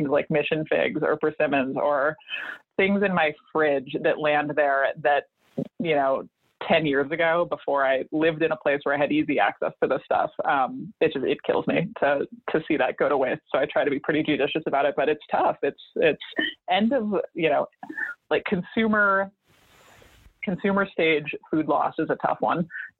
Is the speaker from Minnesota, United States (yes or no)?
yes; Minnesota, United States; now in California, United States; just because I grew up in Minnesota. Like, I'm from a place that does not have a huge diversity of fruits and vegetables, generally speaking, compared to where I live now in California.